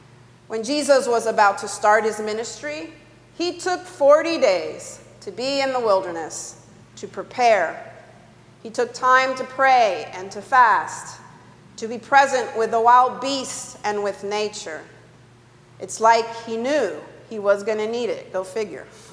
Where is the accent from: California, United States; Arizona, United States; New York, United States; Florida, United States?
Florida, United States; I plan on spending some time with family and friends in my home state of Florida.